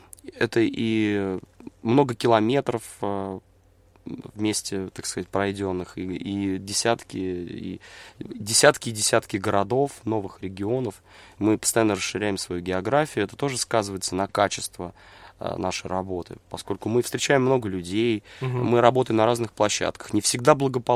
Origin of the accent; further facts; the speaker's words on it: Voronezh, Voronezh Oblast, Russia; И состав московский, кроме меня, я из Воронежа.